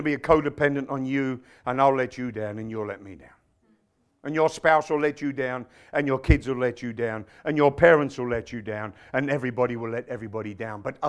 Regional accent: England, United Kingdom; Yeah, we're a bit feisty, but that's okay. We're English.

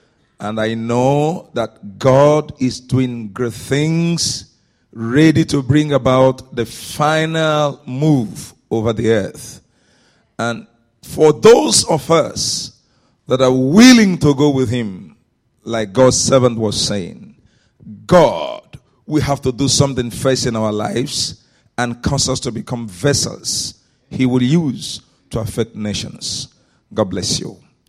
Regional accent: Nigeria; from Nigeria.

